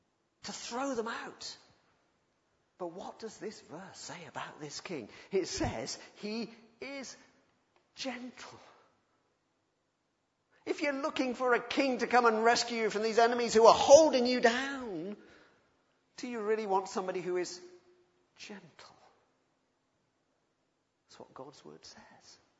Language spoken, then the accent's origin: English; England, United Kingdom; And I must admit, being an Englishman, I do sometimes think